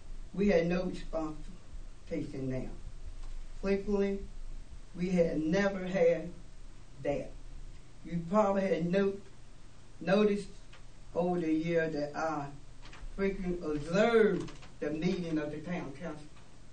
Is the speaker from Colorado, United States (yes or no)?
no; Fallsburg, New York, United States; Fallsburg is my home, my hometown.